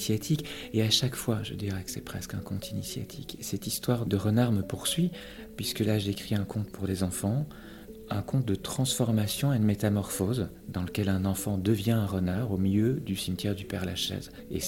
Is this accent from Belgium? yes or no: yes; Belgium; Je viens de Belgique, pour moi la Belgique, c'est une immense ville.